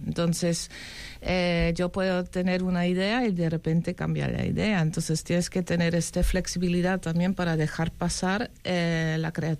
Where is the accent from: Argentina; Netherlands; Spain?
Netherlands; moved away; Entonces vivo aquí, bueno, soy holandesa, vivo aquí 23 años